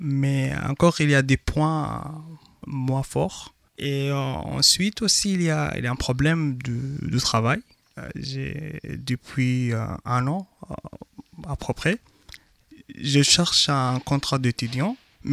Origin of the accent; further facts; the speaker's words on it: Khartoum, Sudan; je suis soudanais, je suis étudiant en DU à l'université d'Ottawa. Je viens de Khartoum, la capitale du Soudan, dans l'ouest de l'Afrique.